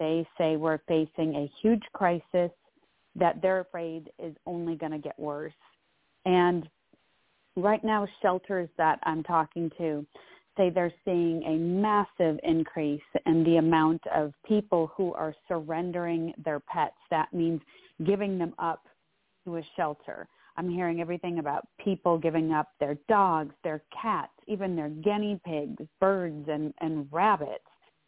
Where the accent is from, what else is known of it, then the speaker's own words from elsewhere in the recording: Chicago, Illinois, United States; now in Boston, United States; And I'm from Chicago originally, and also I've lived in Boston now for the past 23 years.